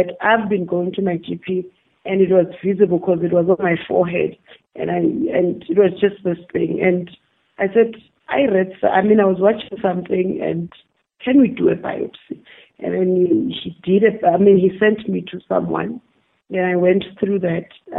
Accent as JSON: {"language": "English", "town": "Witbank", "region": "Mpumalanga", "country": "South Africa", "tie": "born or raised there", "said": "I was born in Witbank, Malahleni, but around the mining area. So I'm a mine girl, was born, bred there, still live in Witbank."}